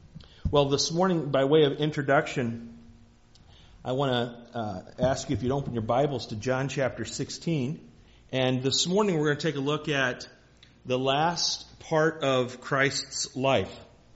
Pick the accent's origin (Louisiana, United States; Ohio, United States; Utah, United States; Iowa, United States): Iowa, United States; I might have to stop and have an ear of corn just to remember old times' sake growing up in Iowa.